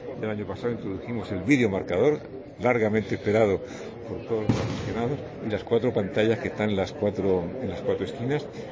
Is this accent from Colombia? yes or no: no; Murcia, Region of Murcia, Spain; como somos la gente de Murcia